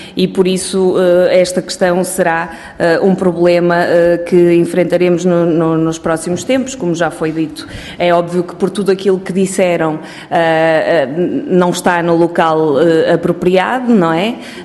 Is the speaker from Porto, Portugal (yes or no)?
no; Figueira da Foz, Coimbra, Portugal; born there; Eu nasci no Conselho da Figueira da Foz há 45 anos